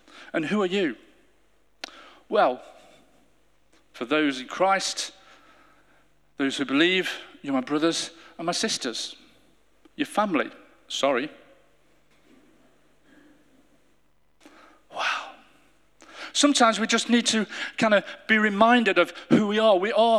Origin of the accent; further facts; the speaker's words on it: Derby, East Midlands, United Kingdom; I was born in Derby, grew up in Derby.